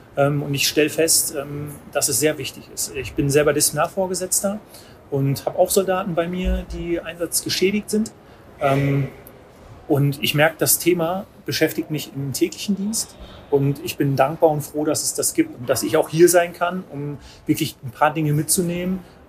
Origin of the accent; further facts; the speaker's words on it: Dorsten, North Rhine-Westphalia, Germany; ich komme aus Dorsten